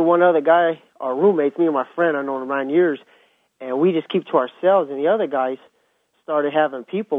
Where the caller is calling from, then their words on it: Larned, Kansas, United States; Yeah, I was calling from Larned.